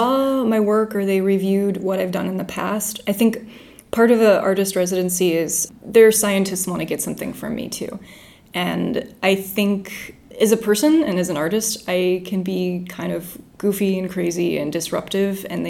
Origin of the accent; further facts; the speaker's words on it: Las Vegas, Nevada, United States; I'm from Las Vegas, Nevada, and I am a kinetic artist who builds robots